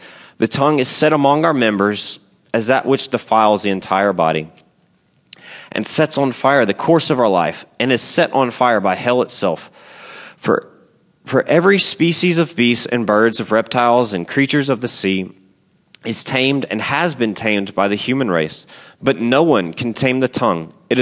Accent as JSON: {"language": "English", "region": "Louisiana", "country": "United States", "tie": "born or raised there", "lives_now": "Texas, United States", "said": "I grew up in South Louisiana, which I love Cajun food. So being in Texas, it's hard to find Cajun food."}